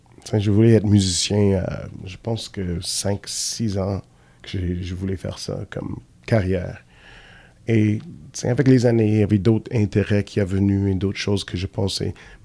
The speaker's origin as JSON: {"language": "French", "town": "Quebec City", "region": "Quebec", "country": "Canada", "tie": "born or raised there", "said": "je suis né et élevé ici à Québec. Je suis québécois. Je suis anglo-québécois"}